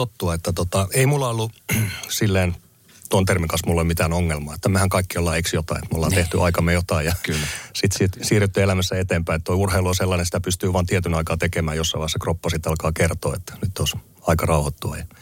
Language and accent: Finnish; Oulu, North Ostrobothnia, Finland; kun mä olin nuori lapsi tai nuori Oulussa aikoinaan